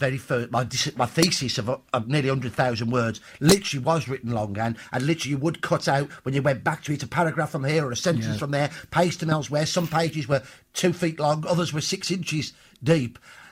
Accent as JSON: {"language": "English", "town": "Birmingham", "region": "West Midlands", "country": "United Kingdom", "said": "as a Brummie, you know, I'm very proud to be a West Midlander."}